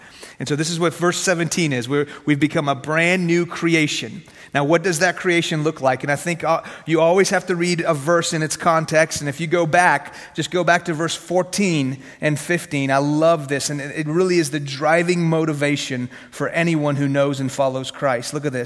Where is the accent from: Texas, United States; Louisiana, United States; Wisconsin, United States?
Texas, United States; Houston; all right? So anyways, yeah, so I grew up in Houston, but my family is from Iran.